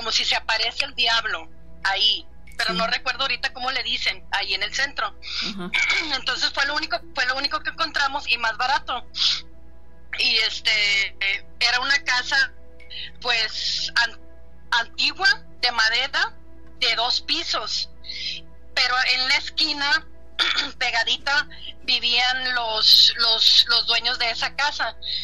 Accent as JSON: {"language": "Spanish", "town": "Laredo", "region": "Texas", "country": "United States", "said": "ahorita estoy manejando en Dakota del Norte, pero soy de Laredo, Texas."}